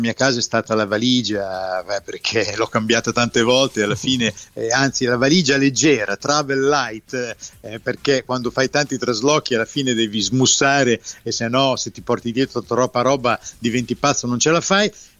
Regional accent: Bologna, Emilia-Romagna, Italy; ahimè, in quanto bolognese, che non mi dà grandi soddisfazioni

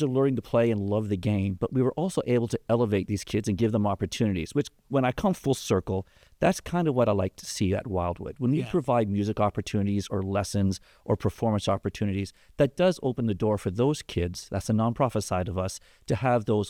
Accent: Canada; Yeah, I'm from Canada.

